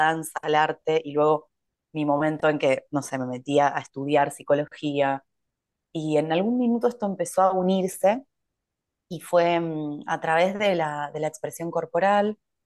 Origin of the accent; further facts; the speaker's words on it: Rosario, Santa Fe, Argentina; born there; moved away; also born or lived in Costa Rica / Mexico; Soy argentina, nací en la ciudad de Rosario y ya hace 5 años que me fui de Argentina. Estuve viviendo en varios lugares del mundo, sobre todo y principalmente entre Costa Rica y México.